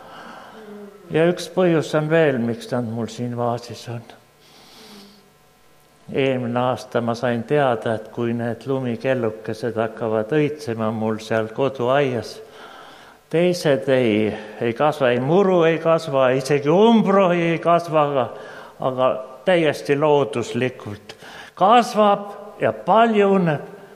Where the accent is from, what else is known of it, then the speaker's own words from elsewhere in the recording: South Estonia, Estonia; Nagu te teate, ma olen pärit Lõuna-Eestist